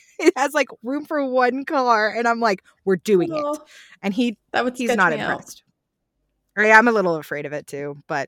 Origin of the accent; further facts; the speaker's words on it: Arkansas, United States; yeah, I grew up in Arkansas. You don't have buses there.